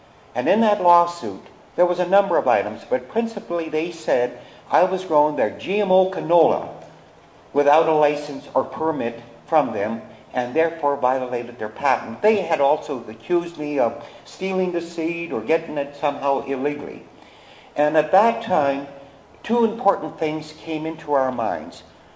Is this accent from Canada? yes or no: yes; Western Canada, Canada; I'm a farmer from Western Canada, and I've primarily been farming since 1947